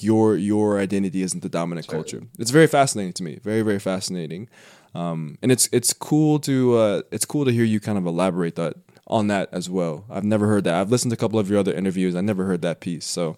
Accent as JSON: {"language": "English", "country": "United States", "said": "I love that, by the way. As an American boy, that's so good."}